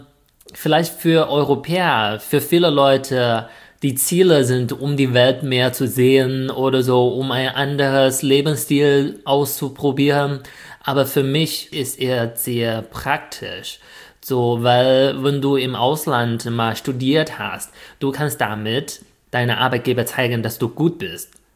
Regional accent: China; German is a second language; ich komme aus China

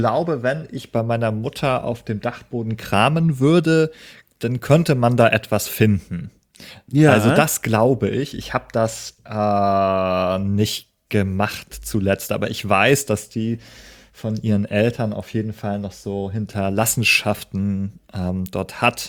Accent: Flensburg, Schleswig-Holstein, Germany; Ja, da bin ich aufgewachsen in Flensburg.

